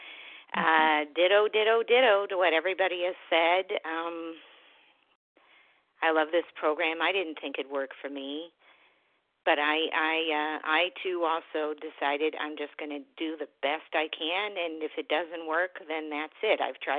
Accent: Massachusetts, United States; Oh, I'm from Central Massachusetts.

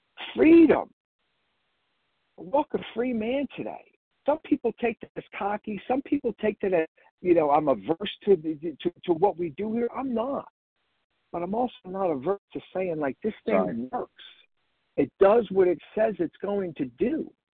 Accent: Pennsylvania, United States; I'm from Pennsylvania. I'm not there now, but wow.

